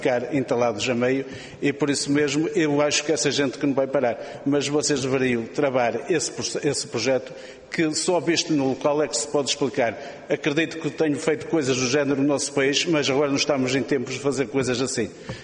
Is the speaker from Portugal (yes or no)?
yes; Ponte de Lima, Viana do Castelo, Portugal; Eu venho de Esmieira, Ponte Lima